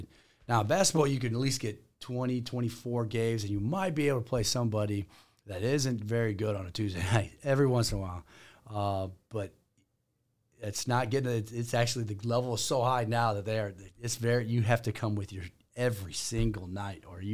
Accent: Indiana, United States; back when I grew up near Penn High School, and Penn High School and Ben Davis raised the level of football for all of us in the 80s and 90s.

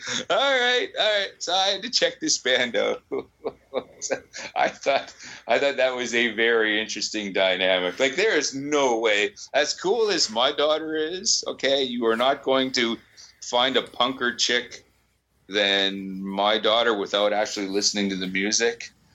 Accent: Massachusetts, United States; accent: Massachusetts; Yeah, it's my Massachusetts accent.

